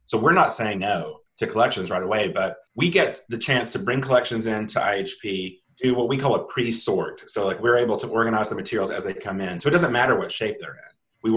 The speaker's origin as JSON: {"language": "English", "region": "Alabama", "country": "United States", "said": "And since we're both from Alabama and both from the Deep South, it made sense that that's where we would start."}